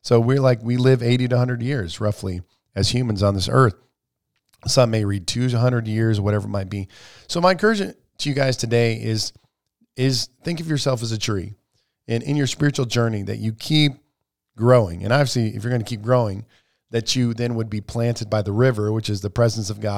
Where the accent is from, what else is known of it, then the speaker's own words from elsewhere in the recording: Lyons, Nebraska, United States; Nebraska, I will drive by my home, the house where I grew up in. And you've been to my, did you go to my hometown? Lyons, Nebraska.